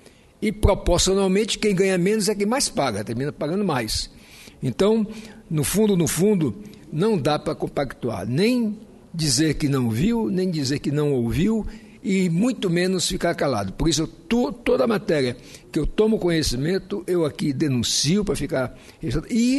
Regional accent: Roraima, Brazil; eu nasci no meu estado, eu nasci em Roraima, meu pai que foi para lá do Ceará, meus avós foram da Paraíba

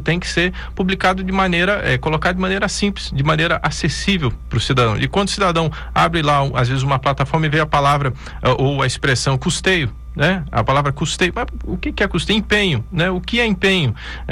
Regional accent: Curitiba, Paraná, Brazil; O cidadão lá da minha cidade, por exemplo, de Curitiba

